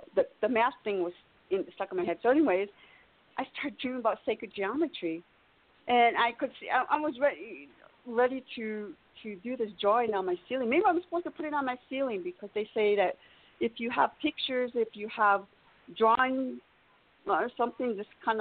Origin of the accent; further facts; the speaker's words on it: Michigan, United States; I grew up in Michigan, in the lower part of Michigan.